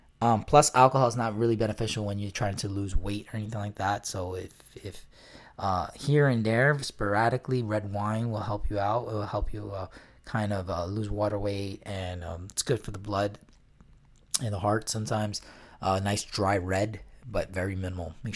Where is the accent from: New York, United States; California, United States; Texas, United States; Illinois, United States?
New York, United States; accent: New York; you probably know my New York accent